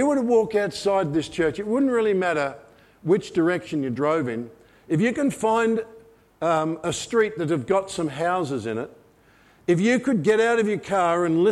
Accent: Australia; See, I'm an Australian.

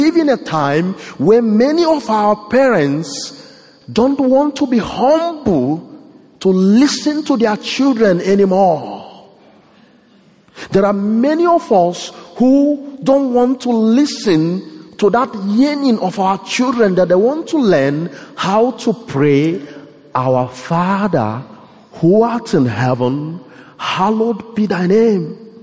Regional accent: Nigeria; now in United States; I am from Nigeria

